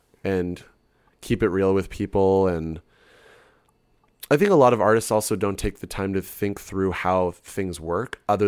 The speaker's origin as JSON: {"language": "English", "town": "Toronto", "region": "Ontario", "country": "Canada", "said": "I'm from Toronto."}